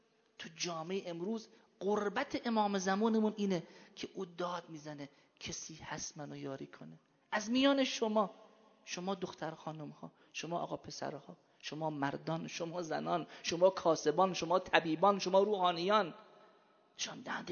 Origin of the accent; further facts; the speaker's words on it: Iran; بعد فهمید ما ایرانی هستیم.